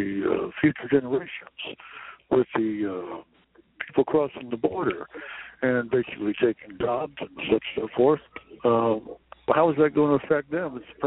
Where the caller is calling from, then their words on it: Fairfield Township, United States; I'm from Fairfield Township.